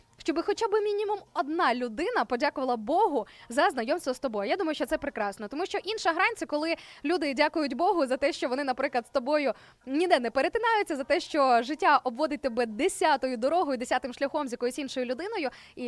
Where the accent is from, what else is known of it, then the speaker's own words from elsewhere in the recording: Sarny, Rivne Oblast, Ukraine; Зі мною на зв'язку навіть моє рідне місто Сарни. Уявляєте, Рівненщина на зв'язочку.